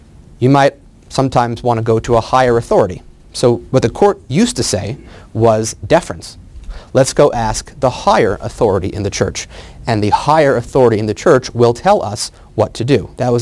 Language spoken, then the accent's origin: English; Atlanta, Georgia, United States; Okay, I'm from Atlanta.